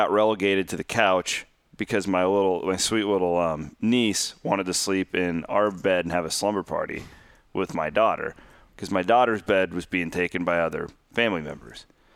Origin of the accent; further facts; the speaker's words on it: Iowa, United States; And I grew up in Southwest Iowa, where everybody's a Vikings or a Chiefs fan, basically.